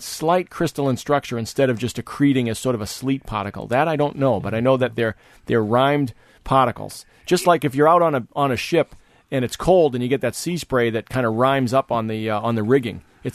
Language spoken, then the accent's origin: English; New England, United States; when I was growing up in New England